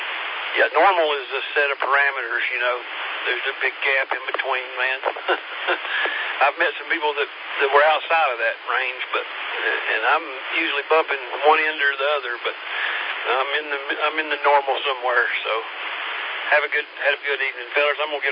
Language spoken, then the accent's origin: English; North Carolina, United States; now in Hendersonville, United States; But I'm from Madison County, North Carolina, so I'm in Hendersonville right now.